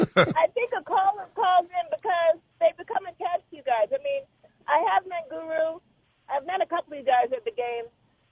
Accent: Philadelphia, Pennsylvania, United States; I come from Philadelphia, a big sports town, and I have my dad and three me

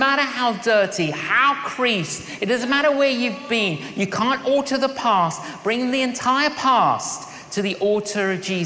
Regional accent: London, United Kingdom; when I was growing up in London, I was an agnostic. I didn't believe in God.

